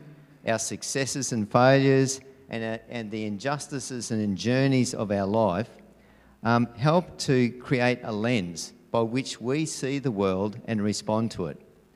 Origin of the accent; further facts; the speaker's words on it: Queensland, Australia; which I must say, as a Queenslander, I'm thoroughly enjoying.